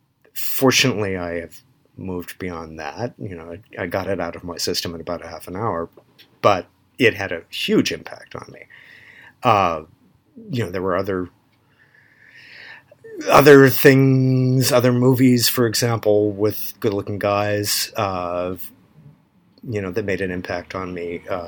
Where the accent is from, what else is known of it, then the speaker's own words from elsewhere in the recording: the South, United States; since I'm from the South, I'll jump ahead, you know, she's not a fundamentalist Christian or anything like that.